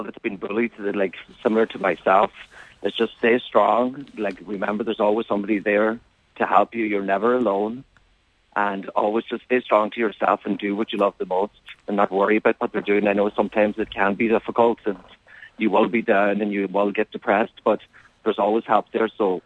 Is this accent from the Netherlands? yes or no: no; Gweedore, Ulster, Ireland; it actually was quite similar to my own story, actually growing up in Gwydor, just being doing that Irish dancing.